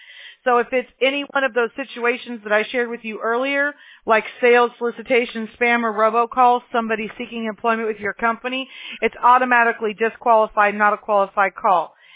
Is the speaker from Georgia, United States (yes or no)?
no; California, United States; Yeah, I'm from California, exactly.